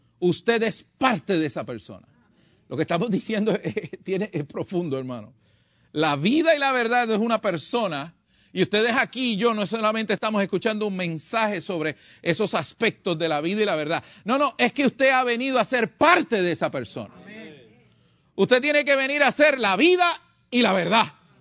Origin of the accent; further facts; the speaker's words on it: San Juan, Puerto Rico; ¿Usted ha visto allá de donde yo nací y me crié, más o menos para enero, febrero, en la costa de la ciudad de San Juan, en Puerto Rico?